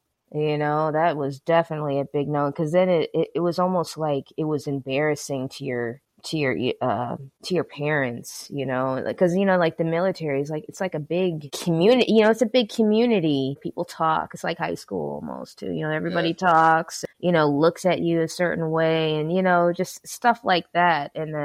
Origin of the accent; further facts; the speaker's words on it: San Diego, California, United States; now in Milwaukee, United States; All right. I was born and raised in San Diego.